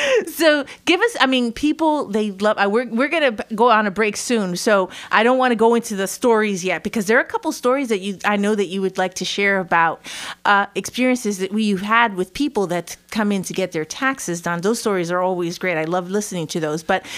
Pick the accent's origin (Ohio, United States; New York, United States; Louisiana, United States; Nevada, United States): New York, United States; Middletown; I'm from Middletown.